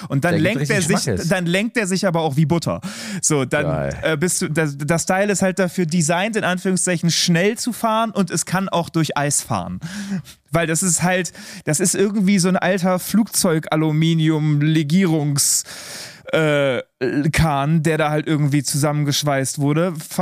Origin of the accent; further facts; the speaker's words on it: Berlin, Germany; wir sind in West-Berlin aufgewachsen. Ich komme aus der Ecke von Tegel. Wir haben quasi im Wald gewohnt.